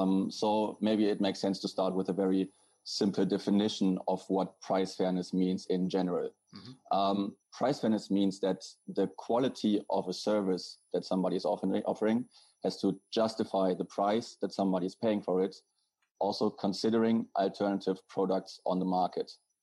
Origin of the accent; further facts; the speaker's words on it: Germany; English is a second language; now in Madrid, Spain; I'm originally from Germany. But I'm also living here in Spain, in Madrid.